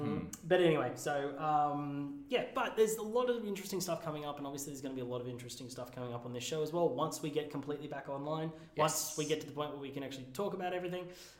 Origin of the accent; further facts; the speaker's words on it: New South Wales, Australia; Particularly my home state of New South Wales